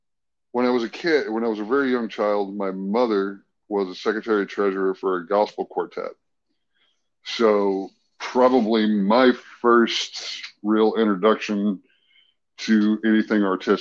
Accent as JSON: {"language": "English", "town": "Tullahoma", "region": "Tennessee", "country": "United States", "tie": "born or raised there", "said": "I grew up in a town called Tullahoma, Tennessee. It sits in kind of south central Tennessee in between Nashville and Chattanooga. Big Air Force, big military town."}